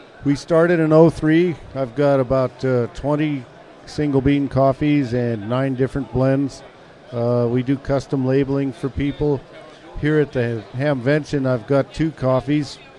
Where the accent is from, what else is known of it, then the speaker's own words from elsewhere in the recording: Boulder, Colorado, United States; I'm from Boulder, Colorado, which is near Denver.